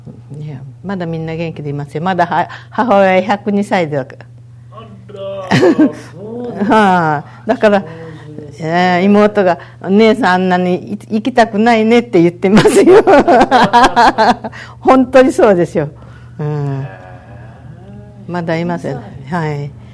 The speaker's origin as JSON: {"language": "Japanese", "region": "Hiroshima", "country": "Japan", "said": "出身地は広島です。で、被爆にあったのは広島市内。で、私の実家は郊外ですから、"}